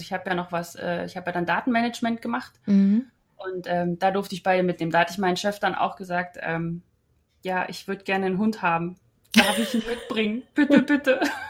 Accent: Potsdam, Brandenburg, Germany; weil ich komme ja aus Potsdam und da konnte ich bei meinen Eltern wohnen.

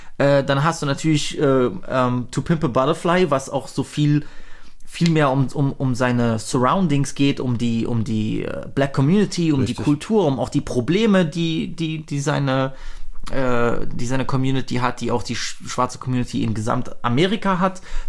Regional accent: Germany; aber es ist natürlich normal für mich als die Person, die ich bin, aus Deutschland, dass ich hierher komme, dass ich ein White Boy bin.

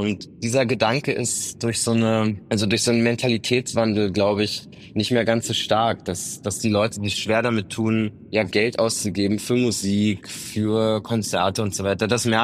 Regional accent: Berlin, Germany; Ich bin in Ost-Berlin aufgewachsen

